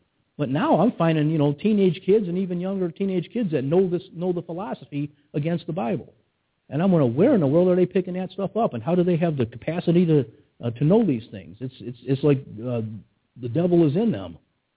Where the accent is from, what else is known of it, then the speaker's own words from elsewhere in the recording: United States; just growing up in America, you get the creation story